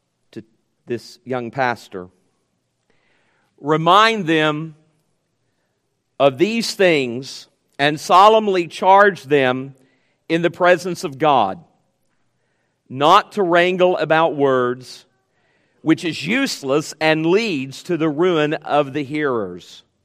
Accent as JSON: {"language": "English", "region": "Tennessee", "country": "United States", "said": "I'm actually from Tennessee originally."}